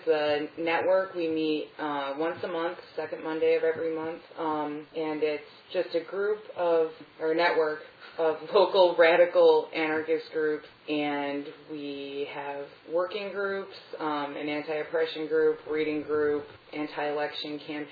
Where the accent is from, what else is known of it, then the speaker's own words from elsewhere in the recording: Syracuse, New York, United States; also born or lived in Queens; also from Syracuse. I've lived here almost all my life. When I came back up here from Queens, New York